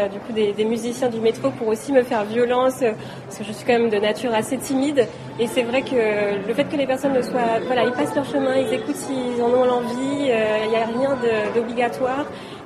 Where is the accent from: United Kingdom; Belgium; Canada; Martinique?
Martinique; Ducos; moved away as an adult; also born or lived in Bordeaux; J'ai grandi en Martinique, à Ducos plus précisément. J'y suis restée 20 ans et puis au moment de partir faire mes études, du coup, je suis allée en métropole pour étudier.